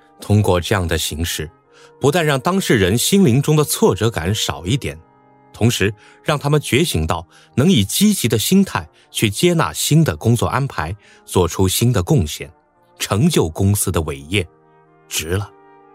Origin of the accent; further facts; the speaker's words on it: Guangdong, China; 我正好是冬春之交过去的，作为一个广东人，特别能体会市场部同事的不容易。